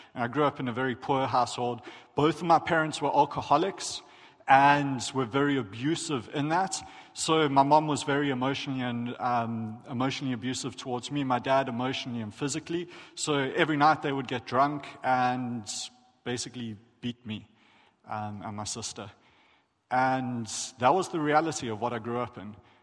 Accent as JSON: {"language": "English", "region": "KwaZulu-Natal", "country": "South Africa", "tie": "born or raised there", "said": "I am South African. I was born and raised in a place called The Bluff. No kidding. Really bad joke. And the Bluff is a relatively impoverished area within South Africa."}